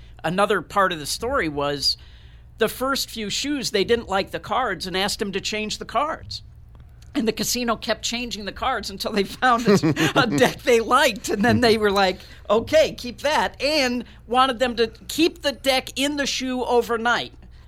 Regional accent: United States; but as an American, it's really hard to win any money in London.

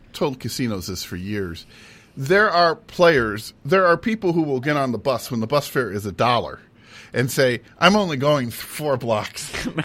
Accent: Midwest, United States; I grew up in the Midwest.

